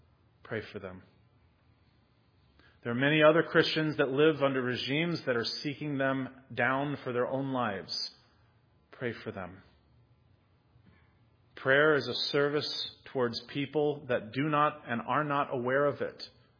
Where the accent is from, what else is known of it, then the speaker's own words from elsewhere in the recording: United States; I speak one because I'm American.